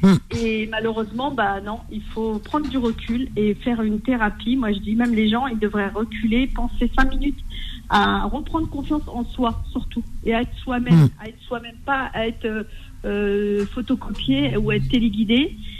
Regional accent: France; born there; je suis algérienne du coup de Tlemcen, je suis née en France, hein

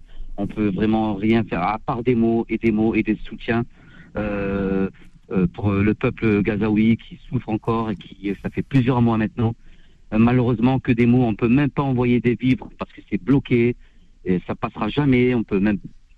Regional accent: Marseille, Provence-Alpes-Côte d'Azur, France; now in Paris, France; Ben oui, je suis de Marseille.

